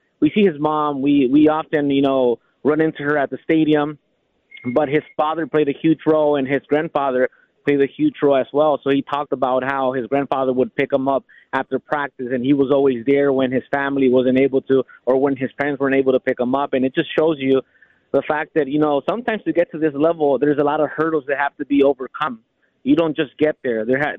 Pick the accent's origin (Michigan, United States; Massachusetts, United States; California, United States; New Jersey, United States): California, United States; Los Angeles; I'm from South Central Los Angeles, so it's not that far away from where I'm from.